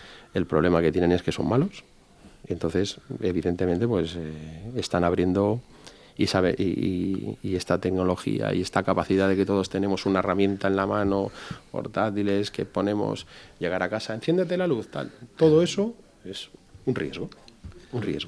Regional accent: Barcelona, Catalonia, Spain; now in Valencia, Spain; porque yo nací y me crié en Barcelona.

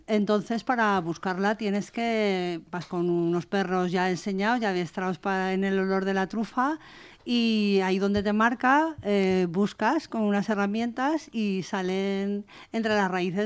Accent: La Yesa, Valencian Community, Spain; Bueno, nosotros somos de La Yesa, hay varios truficultores

